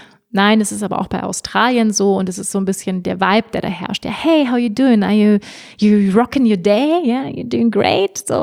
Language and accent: German; Germany; Ich bin Europäerin, ich bin Deutsche.